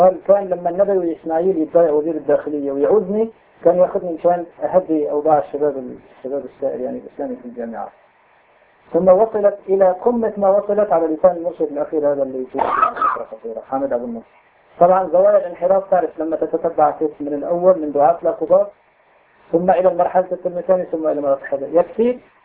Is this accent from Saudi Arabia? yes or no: no; Syria; moved away; اللي أنا طلعت من سوريا بعرفها كيف كان مستواه